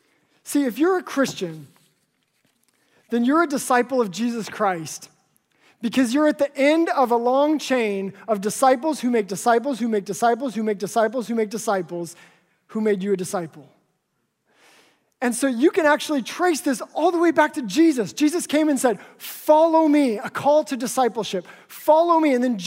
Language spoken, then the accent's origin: English; Seattle, Washington, United States; So for me, growing up around Seattle in the 1990s, that meant … alternative